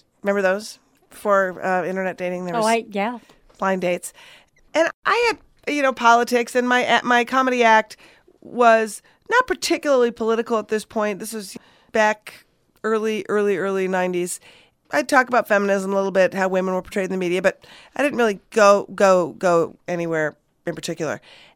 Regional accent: Minnesota, United States; I'm from Minnesota and you're nice to people.

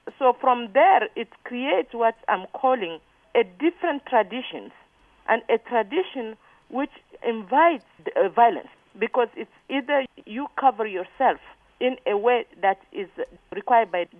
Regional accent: Niger; English is a second language; something that I have not experienced as a Muslim person growing up in Niger.

